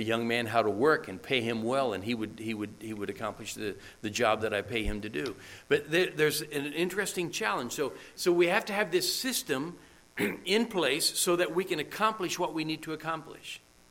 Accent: United States; You can't just go, especially as an American.

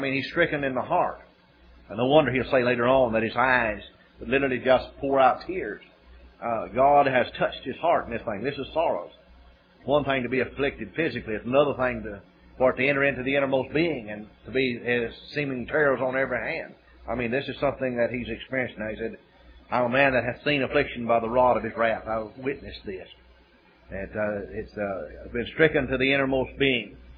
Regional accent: Weatherford, Texas, United States; up in the country where I grew up around Weatherford and on out west of Weatherford.

